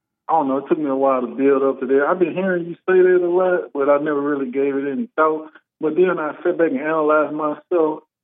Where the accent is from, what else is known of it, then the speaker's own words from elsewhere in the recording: Louisiana, United States; growing up in America, man, you know, I'm from Louisiana, man.